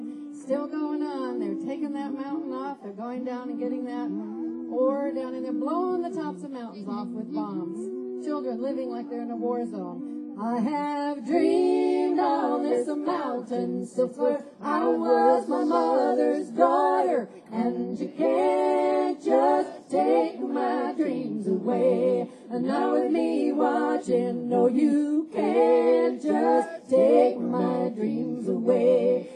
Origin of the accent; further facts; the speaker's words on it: California, United States; Well, I'm from California, and we have an environmental crisis of great proportion out there.